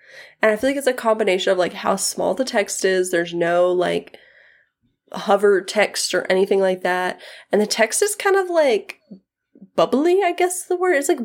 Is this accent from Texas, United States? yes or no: yes; Texas, United States; Like, we're from Texas. Like, we just do big grocery stores or, like, a corner store